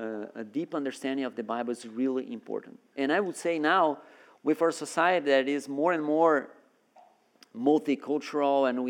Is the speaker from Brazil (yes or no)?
yes; Brazil; now in Canada; I came from Brazil. I'm not from Canada. I came from Brazil. We went to Canada as missionaries.